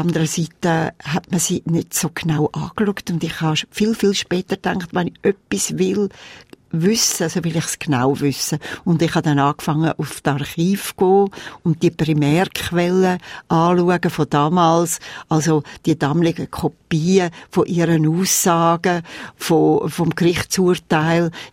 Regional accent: Glarus, Switzerland; Ich bin im Glarnerland aufgewachsen

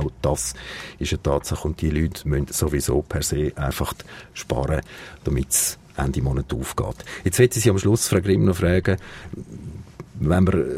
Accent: Switzerland

